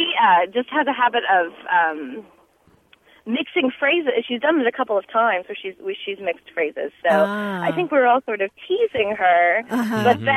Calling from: Dallas, Texas, United States; Dallas, Texas.

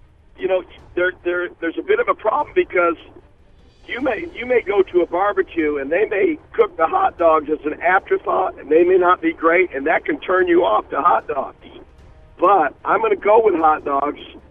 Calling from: Orlando, Florida, United States

